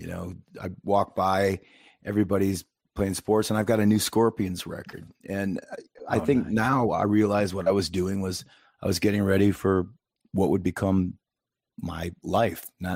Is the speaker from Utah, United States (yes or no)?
no; Zion, Illinois, United States; Zion, Illinois.